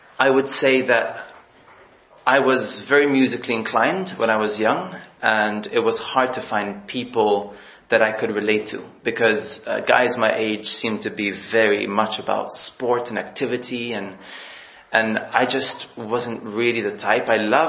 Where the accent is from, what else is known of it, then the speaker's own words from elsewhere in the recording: Malta; also born or lived in France / London; I am 30 years old. … I come from Malta. I was raised in my home country. And I spent 3 years in France and 2.5 years in London.